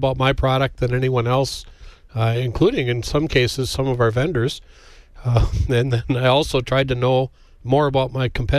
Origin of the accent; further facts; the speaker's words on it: Merrill, Wisconsin, United States; our rep retired up in northern Wisconsin, and I grew up in Merrill.